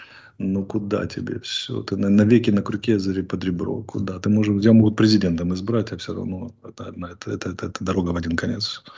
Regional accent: Ukraine; Вот я могу как украинец

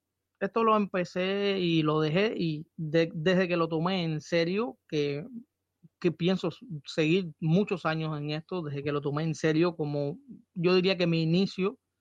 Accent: Cuba; moved away; la tierra aquí es diferente, no es como en mi país, en Cuba

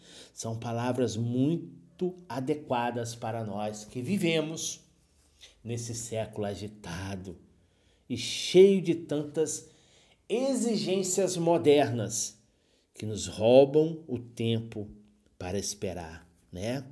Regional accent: Rio de Janeiro, Brazil; now in Nova Iguaçu, Brazil; eu moro no Rio de Janeiro, né? Nova Iguaçu. E aqui em Nova Iguaçu, gente... Minha infância toda foi na Zona Sul, né?

